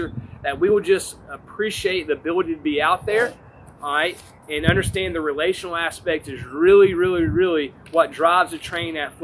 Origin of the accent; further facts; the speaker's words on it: North Carolina, United States; I said, if you need anything when you get North Carolina, let me know. I said, that's my home state.